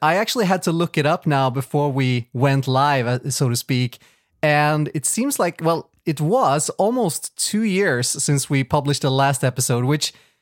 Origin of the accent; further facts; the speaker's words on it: Sweden; first language Swedish; English is a second language; now in Poland; No, Swedish is my first language. But of course, I speak a lot of English these days as well because I don't live in Sweden. I live in Poland.